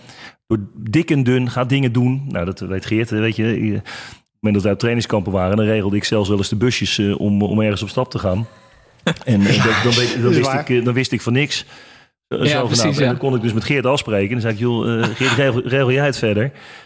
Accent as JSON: {"language": "Dutch", "country": "Netherlands", "said": "Hoe Amerikaanse sporters te beïnvloeden zijn door een coach, geloven wij bijna niet als Nederlanders."}